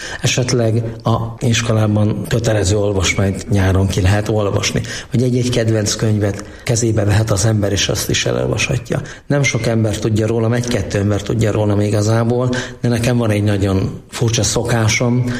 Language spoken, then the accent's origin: Hungarian; Hungary; Én mivel vidéki gyerek vagyok, falusi gyerek vagyok